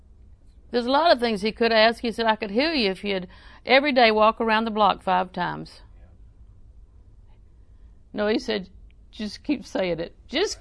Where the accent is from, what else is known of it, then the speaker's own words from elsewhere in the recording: Auburndale, United States; I'm from Auburndale.